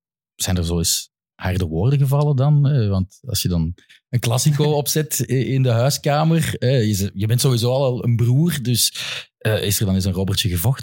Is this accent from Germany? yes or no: no; Limburg, Belgium; wij zijn als Belgen en als Limburgers misschien wel wat verbonden, toch gelieerd aan Nederland.